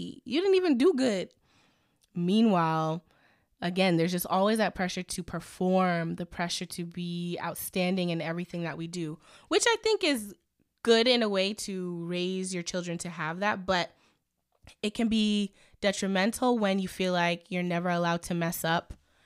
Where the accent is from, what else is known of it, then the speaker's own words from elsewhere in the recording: Ghana; My experience as a Ghanaian is not the same as someone's experience as a Nigerian or a Jamaican or a Haitian.